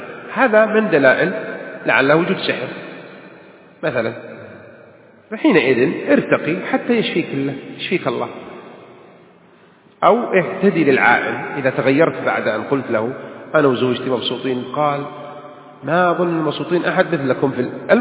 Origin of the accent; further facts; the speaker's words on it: Makkah Province, Saudi Arabia; عندنا بالحجاز هذا يهب